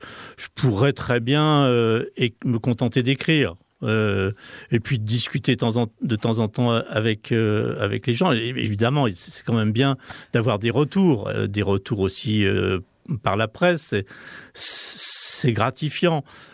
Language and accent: French; Ambérieu-en-Bugey, Auvergne-Rhône-Alpes, France; born there; je suis né en Berrieux, j'habite en Berrieux, et en Berrieux, peu de gens le savent, c'est la capitale de l'autobiographie.